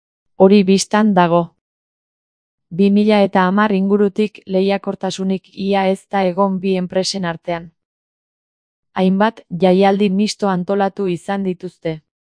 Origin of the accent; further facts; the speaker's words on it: Azkoitia, Basque Country, Spain; Ni azkoitiarra naiz eta ikusi besterik ez dago gure herriko errealitatea.